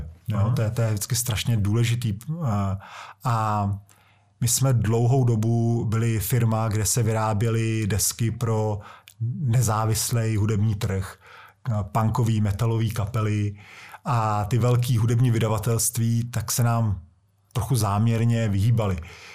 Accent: Vimperk, South Bohemian Region, Czechia; já pocházím z Vimperka, z jihu Čech, a to je malé město v Sudetech, kde byla největší knihárna a tiskárna kalendářů a knih za první republiky.

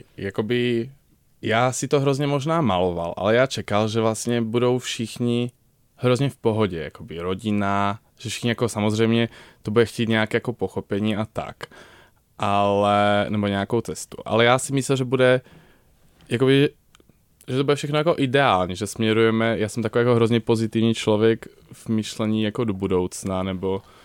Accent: Košice, Košice Region, Slovakia; now in Czechia; Jsem z Košic, což je docela velké město, takový to dítě ze sídliště.

